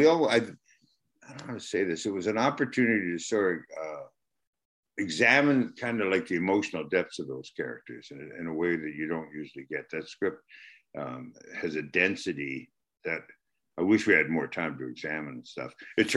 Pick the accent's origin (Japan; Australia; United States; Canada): Canada; I'm Canadian